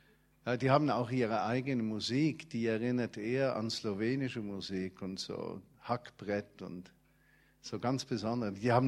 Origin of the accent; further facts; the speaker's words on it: Switzerland; Zum Beispiel, ich bin ja Schweizer, nicht?